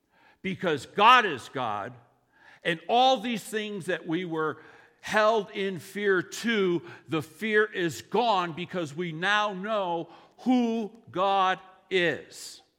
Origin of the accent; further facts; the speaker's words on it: Ireland; Well, the Irish guy, me being Irish, I can identify.